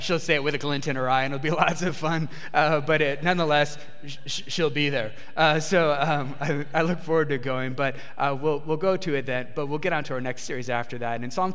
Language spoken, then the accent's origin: English; Michigan, United States; I'll be filling in at the church that I grew up in Michigan.